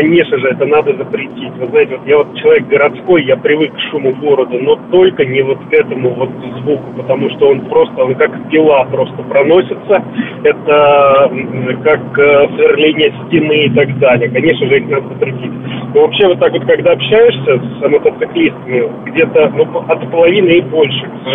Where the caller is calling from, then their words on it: Krasnogorsk, Moscow Oblast, Russia; я из Красногорска. Я житель ЖК «Тетрис», он находится ровно в Павшино